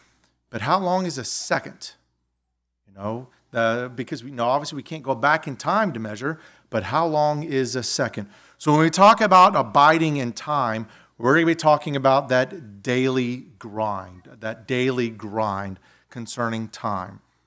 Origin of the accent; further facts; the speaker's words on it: Goose Creek, South Carolina, United States; And I remember growing up in Goose Creek, South Carolina. That's about 3 hours from here.